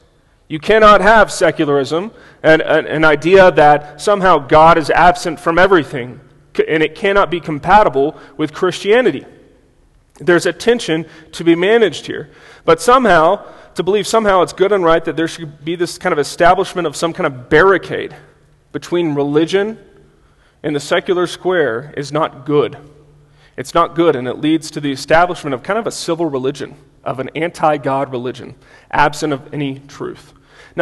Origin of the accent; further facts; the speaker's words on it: Dallas, Texas, United States; I'm from Dallas-Fort Worth, Texas, the Dallas part.